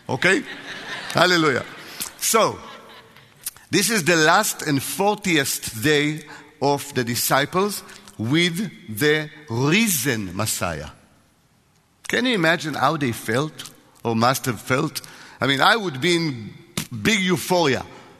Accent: Israel; accent: Israeli; English is a second language; And I really, really hope that you will get used to my heavy Israeli accent, because if you don't, it's your problem.

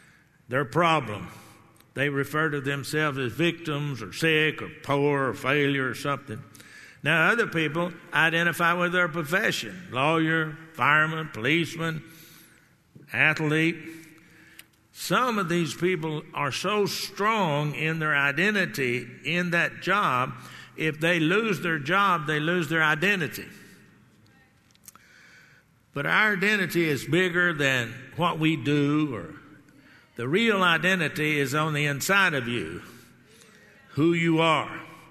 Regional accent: Garland, Texas, United States; You know, I can go back to my hometown, Garland, Texas.

